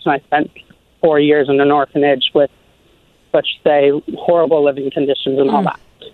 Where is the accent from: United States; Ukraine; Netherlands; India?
Ukraine; I'm from a third world country, and I'm from Ukraine, and my birth mom dropped me off at the hospital and signed her away her rights, and I spent 4 years in an orphanage